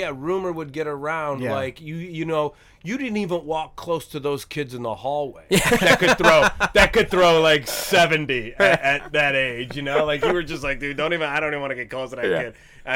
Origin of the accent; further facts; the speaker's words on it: Cleveland, Ohio, United States; I grew up in the Cleveland area.